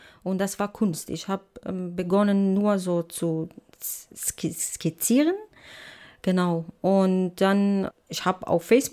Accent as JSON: {"language": "German", "country": "Syria", "second_language": "German", "moved": "yes", "lives_now": "Frankfurt (Oder), Germany", "said": "ich komme aus Syrien. Also 2015 war das mit dem, wie gesagt, Schlauchboot nach Deutschland. Und ich bin hier in der Frankfurt-Oder"}